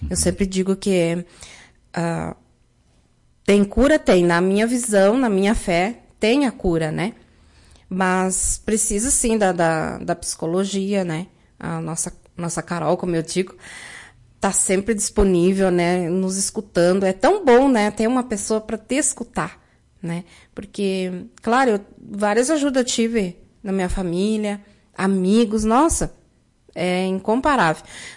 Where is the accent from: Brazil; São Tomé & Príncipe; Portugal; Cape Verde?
Brazil; Lagoa Vermelha, Rio Grande do Sul; eu sempre fui aqui de Lagoa Vermelha. Eu nunca saí de Lagoa Vermelha